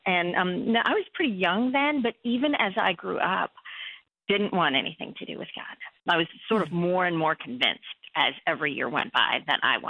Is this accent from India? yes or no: yes; India; born there; I was born in India to Christian parents.